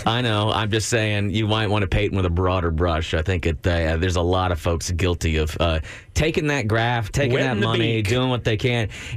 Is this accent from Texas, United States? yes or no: yes; Austin, Texas, United States; I'm from Austin, Texas. Austin, Texas.